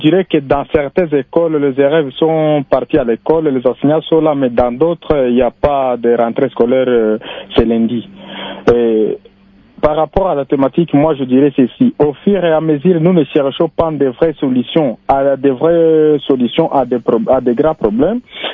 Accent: North Kivu, DR Congo; chez nous, dans le Nord Kivu, précisément à Kiwanja, dans les Rutshuru

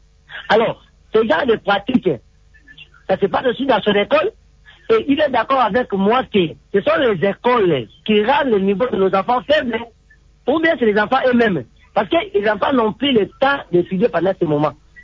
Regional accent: Mbandaka, Équateur, DR Congo; mais particulièrement ici chez nous en Mandaka

